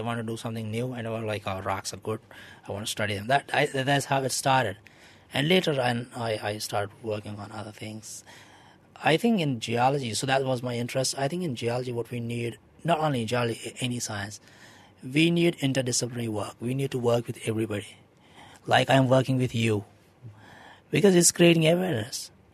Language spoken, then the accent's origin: English; Jammu and Kashmir, India; I'm from Kashmir, which is, you know, the valley of Kashmir is surrounded by mountains.